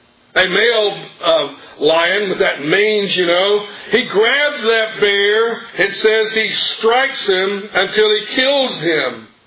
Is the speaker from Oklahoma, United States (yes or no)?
no; Georgia, United States; now in Texas, United States; I flat done learned something when I moved to Texas from Georgia. I found out that I'm a dude.